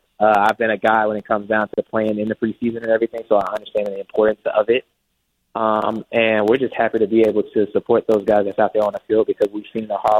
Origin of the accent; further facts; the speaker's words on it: Louisiana, United States; born there; I was born in Louisiana, so we always talked about that part.